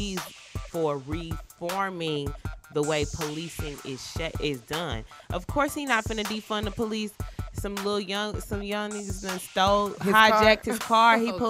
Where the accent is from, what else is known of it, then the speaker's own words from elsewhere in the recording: Atlanta, Georgia, United States; Anyway, so on vacation, a lot of people are like, oh, where you from? I'm from Atlanta.